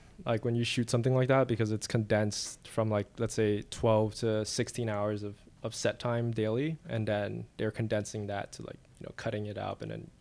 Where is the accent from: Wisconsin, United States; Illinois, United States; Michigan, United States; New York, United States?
New York, United States; Born and raised in New York.